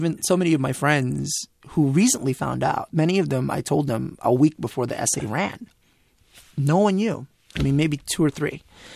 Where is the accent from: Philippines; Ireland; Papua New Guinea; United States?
Philippines; I'm not Hispanic. I'm Filipino